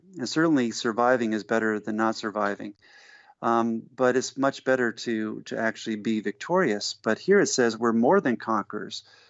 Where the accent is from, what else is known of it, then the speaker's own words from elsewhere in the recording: New Jersey, United States; moved away as an adult; also born or lived in Georgia; I was raised in New Jersey and Georgia.